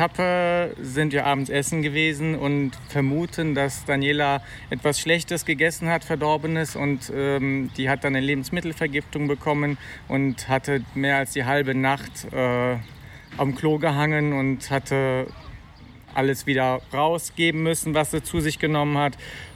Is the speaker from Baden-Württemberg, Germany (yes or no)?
no; Bonn, North Rhine-Westphalia, Germany; Wir kommen aus Bonn und ja, genau, Bonn und der Eifel.